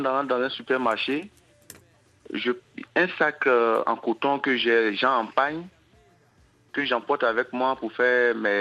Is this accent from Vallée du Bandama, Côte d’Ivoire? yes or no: no; Abidjan, Côte d’Ivoire; Parce que chez nous, à Abidjan, en Côte d'Ivoire, il y a une loi qui a été votée pour dire on va interdire les sacs plastiques.